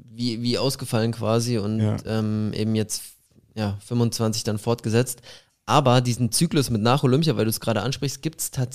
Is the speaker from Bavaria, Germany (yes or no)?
yes; Bavaria, Germany; mich natürlich auch als Bayer ein bisschen aufgemuntert